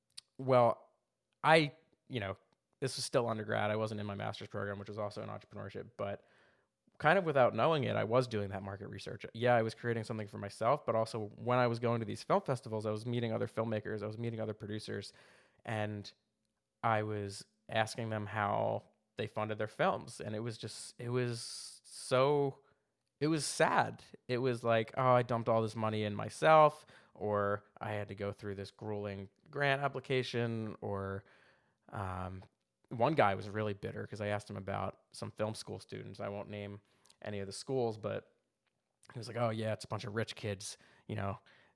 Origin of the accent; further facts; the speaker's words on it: Philadelphia, Pennsylvania, United States; I'm from Philly, so I mean, there's a film scene here